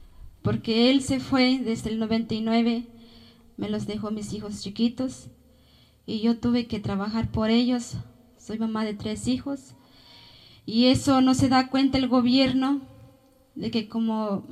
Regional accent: Alpuyecancingo, Guerrero, Mexico; Yo vengo de Guerrero, yo soy de una comunidad de Alpuyecancingo, de las montañas, municipio de Bagoxingo, Guerrero.

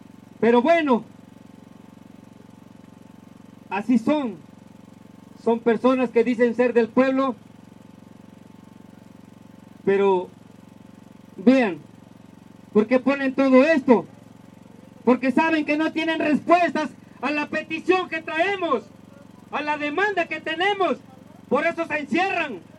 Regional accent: Mexico; estaremos en cualquier maldito punto del país, porque tenemos el derecho como mexicanos.

